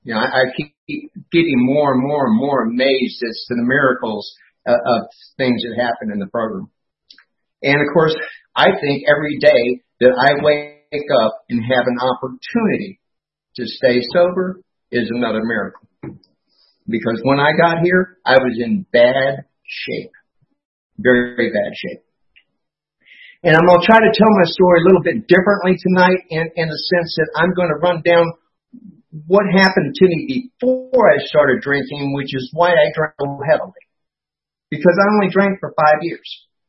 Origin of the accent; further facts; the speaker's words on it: Fort Benning, Georgia, United States; born there; When we moved back to the United States, course, since I was born in Fort Benning, we go to Fort Benning.